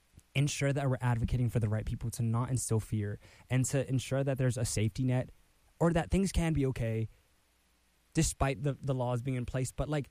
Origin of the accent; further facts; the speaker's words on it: United States; born there; And although I was born in the States, my parents had to come to the United States.